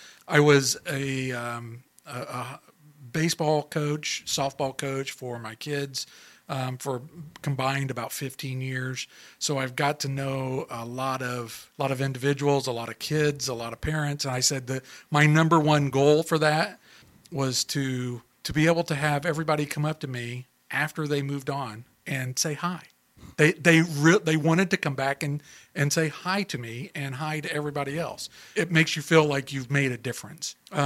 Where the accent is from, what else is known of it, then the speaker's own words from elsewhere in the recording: Anderson, Indiana, United States; So I grew up in Anderson, so I'm a lifelong Hoosier.